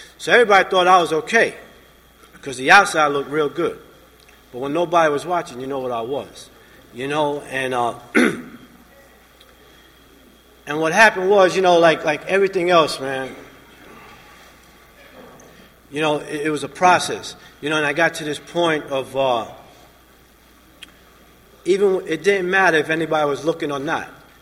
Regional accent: Florida, United States; And I am from South Florida

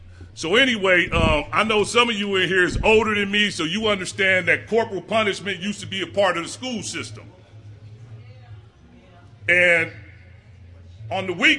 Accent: Omaha, Nebraska, United States; now in Minneapolis, United States; So I'm from Omaha. I live in Minneapolis. You know, I lived in five cities. Yeah, I lived in your city too, Chris, and I set up shop.

